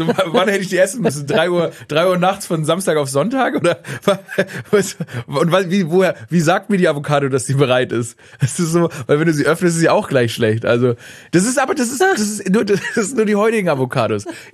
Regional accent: Stuttgart, Baden-Württemberg, Germany; Ja, ich bin gebürtiger Stuttgarter.

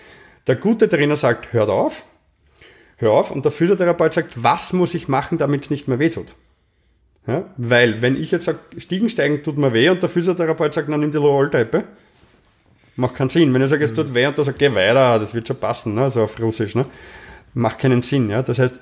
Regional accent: Vienna, Austria; die schweren Dinge merken wir als Wiener ja nicht.

